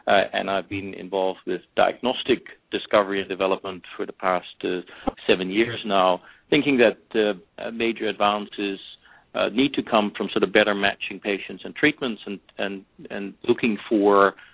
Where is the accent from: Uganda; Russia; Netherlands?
Netherlands; moved away as an adult; now in United States; I'm from the Netherlands. I've been in the United States for over 25 years now.